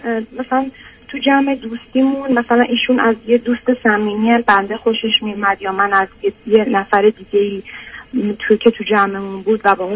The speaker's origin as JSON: {"language": "Persian", "country": "Iran", "moved": "yes", "said": "من خودم مثلا یه چیزی بوده 12 سال از ایران مهاجرت کردم"}